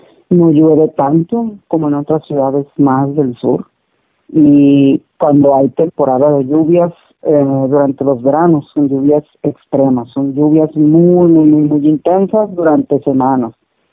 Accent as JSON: {"language": "Spanish", "town": "Los Mochis", "region": "Sinaloa", "country": "Mexico", "said": "nosotros los Mochis no tenemos un clima de 4 estaciones. No es un clima otoño, invierno, verano, primavera. No existe eso. Nosotros tenemos Muchísimo, muchísimo, muchísimo calor"}